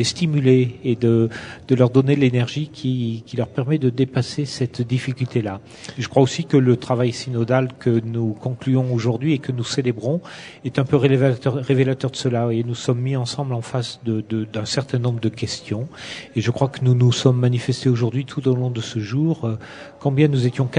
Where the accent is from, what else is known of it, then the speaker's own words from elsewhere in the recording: Auvergne-Rhône-Alpes, France; Moi, je suis auvergnat. Je suis pas véronnier.